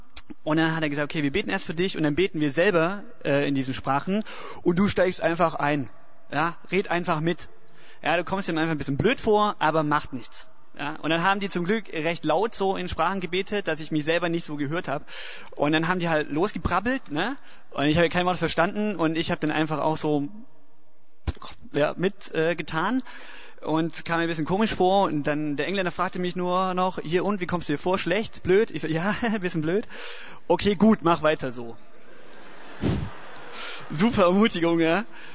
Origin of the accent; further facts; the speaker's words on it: Baden-Württemberg, Germany; Ich bin Schwabe